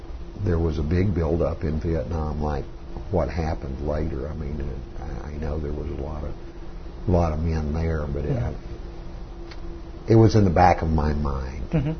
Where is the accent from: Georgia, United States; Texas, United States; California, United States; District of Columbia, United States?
Texas, United States; Lubbock; While I was growing up in Lubbock, virtually the main thing that I did as a teenager was roller skating in Carlisle and played with the roller hockey team there.